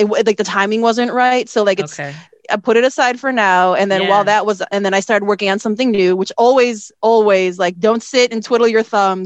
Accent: Chicago, Illinois, United States; Like again, I said, I was born and raised in Chicago. I don't speak Tagalog, you know, I've been there like a handful of times

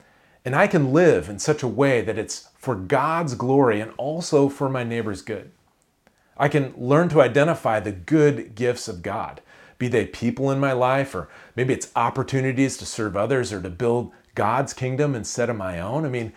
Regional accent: Iowa, United States; where I grew up in Iowa, you know, track was cool.

